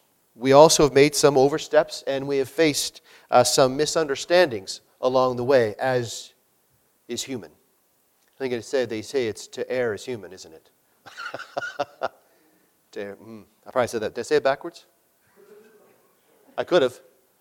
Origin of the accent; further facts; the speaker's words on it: Canada; But once they find out we're Canadian, we're even more accepted, by the way. They just assume we're from America, but once we say we're Canadian, apparently we're in.